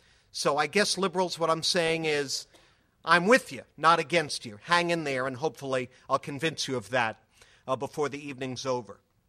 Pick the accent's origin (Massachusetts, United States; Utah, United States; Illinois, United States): Massachusetts, United States; culture of Massachusetts, there really isn't any delight even implied in any portion of it. I love my home state.